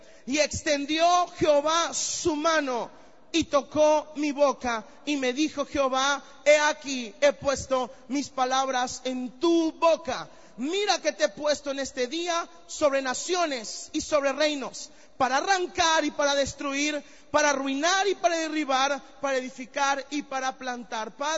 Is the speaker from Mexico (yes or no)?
yes; Veracruz, Mexico; Soy mexicano, vengo del puerto de Veracruz